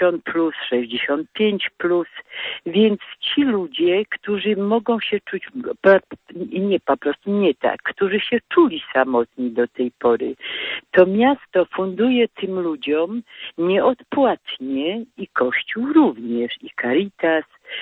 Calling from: Katowice, Silesian Voivodeship, Poland; Tak, ja ze Śląska dzwonię.

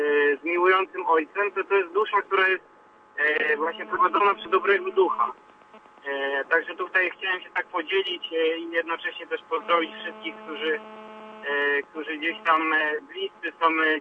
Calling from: Szczecin, West Pomeranian Voivodeship, Poland; ja dzwonię ze Szczecina.

